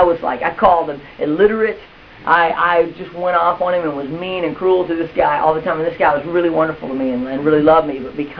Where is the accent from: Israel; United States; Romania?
United States; Arkansas; The story starts out, I grew up in Arkansas. My dad was a pro bull rider. My mom rode barrels, and I grew up on a farm.